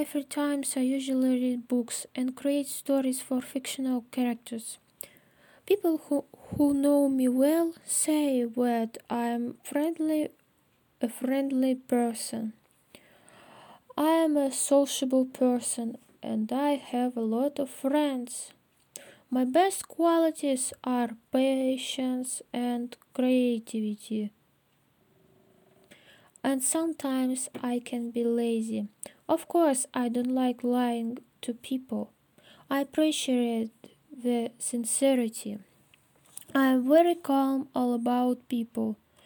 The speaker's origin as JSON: {"language": "English", "town": "Kostroma", "region": "Kostroma Oblast", "country": "Russia", "tie": "born or raised there", "second_language": "English", "said": "I am 80 years old. I was born in 2001. I am from Kostroma. I was born in this city. It is located near Moscow. I have a single parent family and I haven't brothers or sisters. I live with my mom now."}